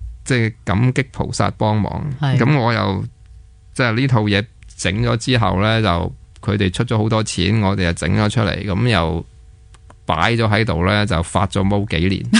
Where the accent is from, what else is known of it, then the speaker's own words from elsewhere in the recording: Hong Kong; 嗯、但我哋香港人係有嘅。